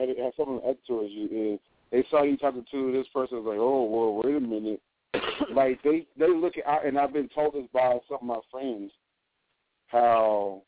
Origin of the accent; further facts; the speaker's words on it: United States; They know exactly what country they came from, but we don't know because we can't help that because we're from America.